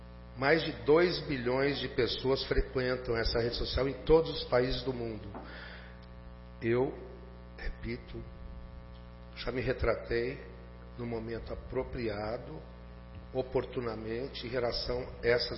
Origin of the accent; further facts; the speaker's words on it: Garça, São Paulo, Brazil; also born or lived in Guaratinguetá; Eu nasci em Guaratinguetá, que em tupi-guarani significa terra das garças brancas, e cresci aqui em Garça.